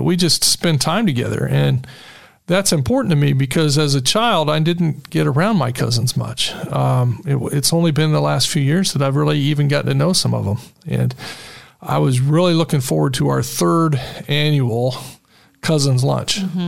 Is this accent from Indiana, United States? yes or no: yes; Muncie, Indiana, United States; I go up to my hometown, which is Muncie, Indiana.